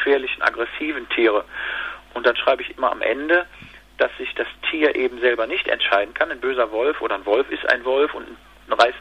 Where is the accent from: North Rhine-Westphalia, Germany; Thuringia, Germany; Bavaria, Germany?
North Rhine-Westphalia, Germany; Cologne; ich sag mal hier als Kölner